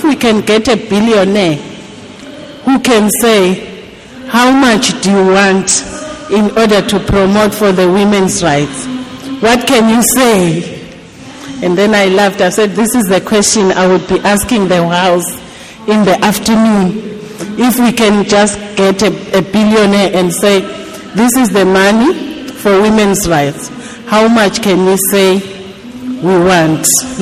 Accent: Eswatini; from Swaziland.

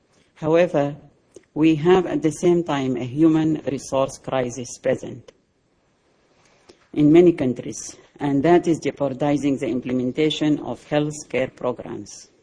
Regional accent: Sudan; I come from Sudan, the largest country in Africa and one of the least developed

